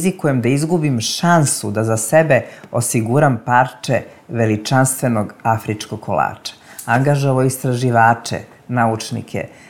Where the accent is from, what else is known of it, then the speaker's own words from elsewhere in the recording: Peć, Peja District, Kosovo; born there; Ja sam rođena u Peći na Kosovo i Metohiji